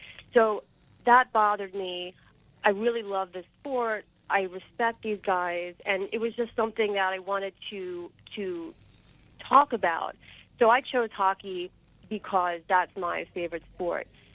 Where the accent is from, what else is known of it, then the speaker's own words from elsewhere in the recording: Philadelphia, Pennsylvania, United States; Well, I grew up in Philly, so big Flyers fan, sorry.